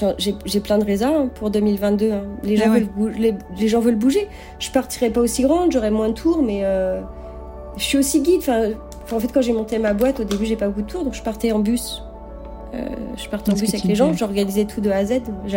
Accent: Rennes, Brittany, France; Je sais pas, moi je viens de Rennes.

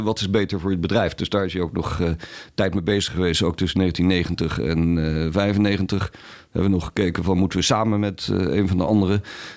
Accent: Rotterdam, South Holland, Netherlands; now in Amsterdam, Netherlands; Maar ik kwam uit Rotterdam. Ik kom nog steeds uit Rotterdam.

